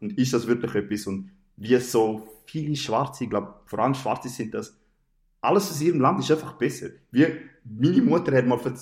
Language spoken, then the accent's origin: German; Switzerland; now in Belgium; In Belgien sind zwar viele Schweizer, aber wir sind Schweizer